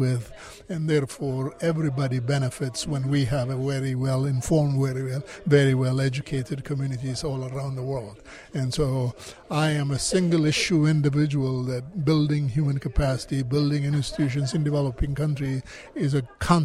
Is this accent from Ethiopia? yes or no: yes; Ethiopia; English is a second language; And I come from a small, poor, developing country of Ethiopia in a rural community.